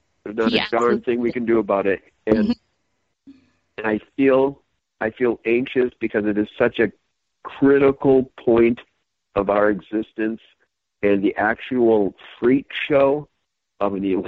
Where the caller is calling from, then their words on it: Minnesota, United States; Hey, peeps. … calling from northern Minnesota.